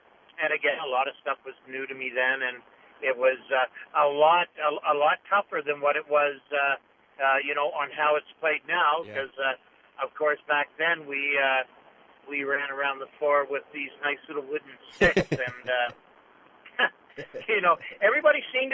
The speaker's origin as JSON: {"language": "English", "region": "Nova Scotia", "country": "Canada", "tie": "born or raised there", "also_born_or_lived": "Ontario", "moved": "yes"}